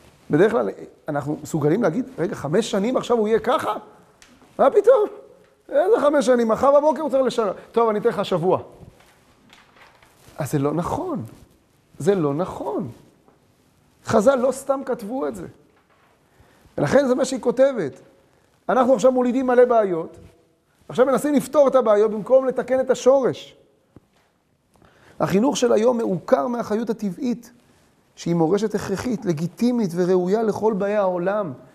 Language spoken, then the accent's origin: Hebrew; Bat Yam, Tel Aviv District, Israel; אני גדלתי בבת ים